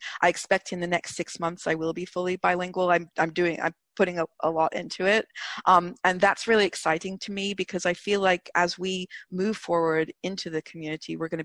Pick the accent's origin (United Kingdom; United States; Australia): United Kingdom; but I'm British